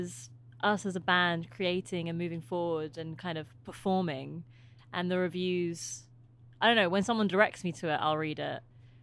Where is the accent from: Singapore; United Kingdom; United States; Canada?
United Kingdom; England; born there; first language Albanian; I think I it was my first language, actually. So because my parents and family came from Kosovo, escaped the the Yugoslavian War and moved to England when they were quite young, and I was born there